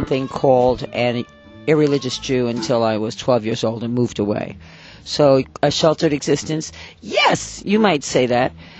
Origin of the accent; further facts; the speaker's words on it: New York, United States; now in Israel; I'm originally from Muncie, New York, which we used to think is upstate until I lived upstate and really realized how close to the city Muncie was.